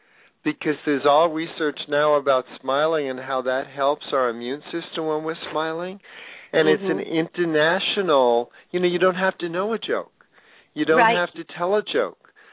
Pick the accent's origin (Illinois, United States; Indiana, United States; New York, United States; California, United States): New York, United States; New York City; I love Broadway shows. I grew up on them growing up in New York City